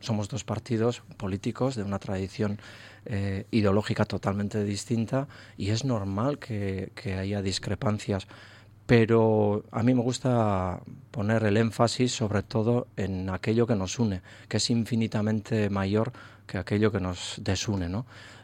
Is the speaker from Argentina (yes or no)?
no; Basque Country, Spain; Yo solamente me siento vasco y nada más que vasco